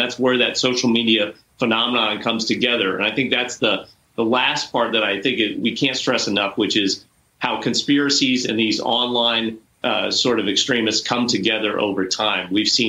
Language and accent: English; Missouri, United States; Having grown up in Missouri, to hear a senator, a GOP senator from my home state, try and undermine the lawful investigation into an insurrection that he helped incite